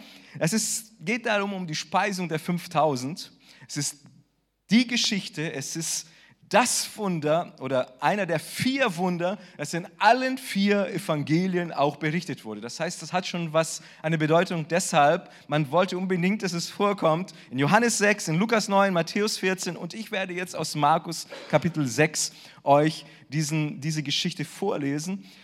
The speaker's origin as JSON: {"language": "German", "town": "Rödinghausen", "region": "North Rhine-Westphalia", "country": "Germany", "said": "Ich komme aus Rödinghausen, aus einem Dorf, nicht mal 10.000 Einwohner. Im Vergleich zu Bremen richtig klein"}